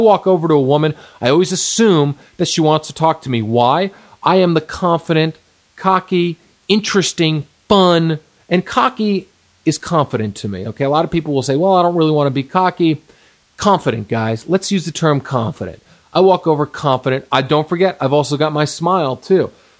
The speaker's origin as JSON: {"language": "English", "region": "East Coast", "country": "United States", "lives_now": "Santa Monica, United States", "said": "I'm from the East Coast. I live in Los Angeles. I live in Santa Monica."}